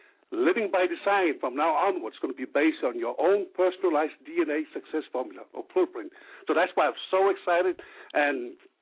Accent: Samoa; moved away as an adult; In 1979, basically, I left Samoa for a medical scholarship at the University of Wisconsin to pursue medicine.

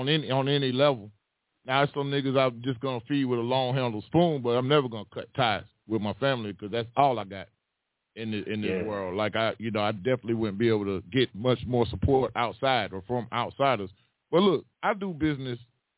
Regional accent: Gulf Coast, United States; Because I'm about to say, I'm from the Gulf Coast.

